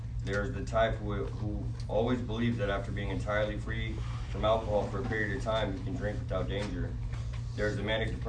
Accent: Vacaville, California, United States; I was from Vacaville

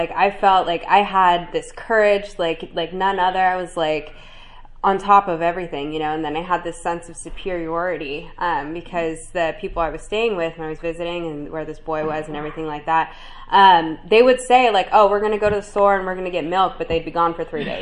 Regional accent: Santa Cruz, California, United States; I was raised in Santa Cruz, California. My parents were addicts.

